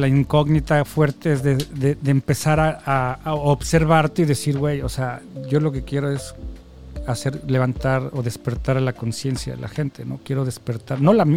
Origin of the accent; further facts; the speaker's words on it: Mexico; now in Canada; yo vengo de México.